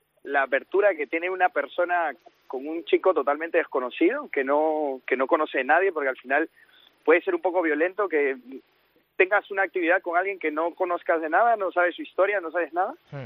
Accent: Peru; moved away as an adult; now in Madrid, Spain; Pues, a ver, yo soy de Perú. Llevo 8 años en España

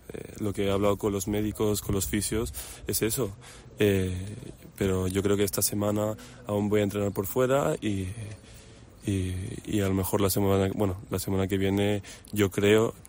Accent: Girona, Catalonia, Spain; porque ya que yo soy de Girona

